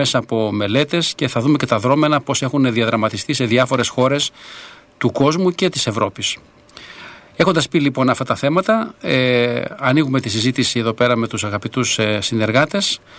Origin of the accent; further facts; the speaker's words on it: Greece; Και εμείς ιδιαίτερα σαν Έλληνες έχουμε αυτή τη μεγάλη ευθύνη απέναντι στον Κύριο